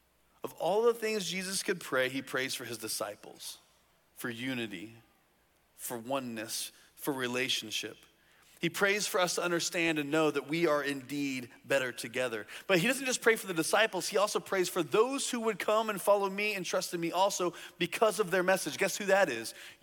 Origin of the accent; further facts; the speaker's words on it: Indiana, United States; 2 couples from my hometown in Indiana